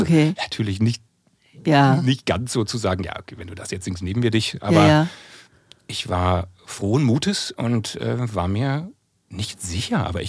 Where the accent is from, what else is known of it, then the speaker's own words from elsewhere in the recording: Saxony-Anhalt, Germany; ich habe dir eben erzählt, dass ich aus Sachsen-Anhalt komme und dass ich einen keinen Berliner Akzent habe, aber dass man sehr viel Icke und sowas bei mir auch sagt.